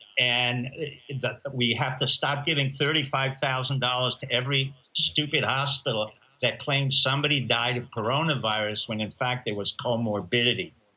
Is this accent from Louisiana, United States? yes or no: no; New York, United States; I grew up in New York.